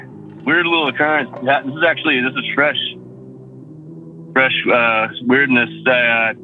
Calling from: Massachusetts, United States; again, Massachusetts.

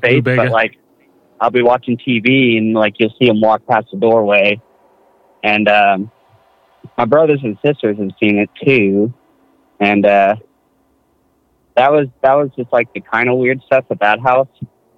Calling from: Boise, Idaho, United States; I'm calling from Boise, Idaho

